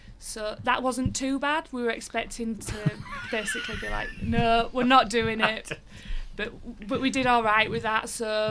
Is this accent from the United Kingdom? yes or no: yes; Halifax, Yorkshire and the Humber, United Kingdom; So I grew up in Halifax. Yeah. So my dad always used to take us to Thrum Hall when we were younger.